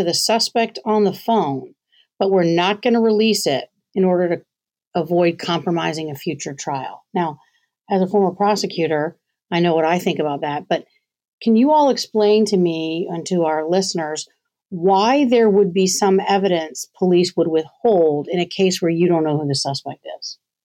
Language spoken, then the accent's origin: English; the South, United States; I grew up in the South.